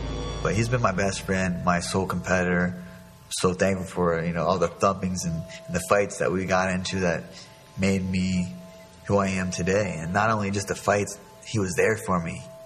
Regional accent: Yorkville, Ohio, United States; My hometown is Yorkville and Denison, Ohio. We call it the Twin Cities. It's filled with a lot of run-down houses, businesses, but there's a sense of pride that comes from there.

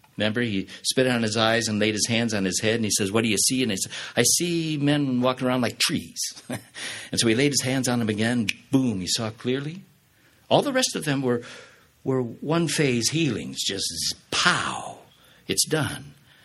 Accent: United States; I'm happily married for 47 years with children and grandchildren, and I'm proudly American.

